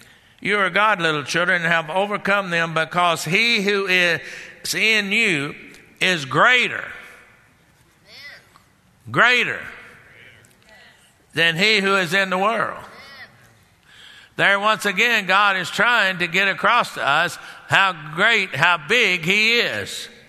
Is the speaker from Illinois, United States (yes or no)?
no; Texas, United States; And I grew up in Texas.